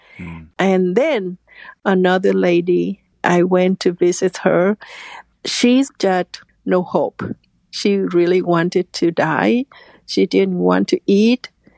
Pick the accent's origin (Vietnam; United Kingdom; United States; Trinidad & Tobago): Vietnam; English is a second language; I was raised in a different religion. I was raised in the Cao Dai religion in Vietnam.